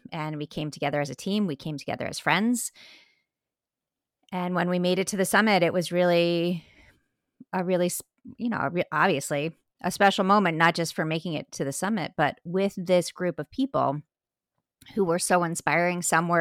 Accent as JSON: {"language": "English", "region": "Florida", "country": "United States", "said": "But, you know, I'm from Florida, sleeping in the tent at night. It was really cold."}